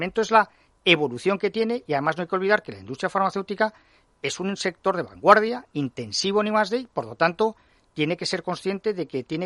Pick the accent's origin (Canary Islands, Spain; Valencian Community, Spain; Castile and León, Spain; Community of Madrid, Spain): Community of Madrid, Spain; Madrid; Yo nací en Madrid.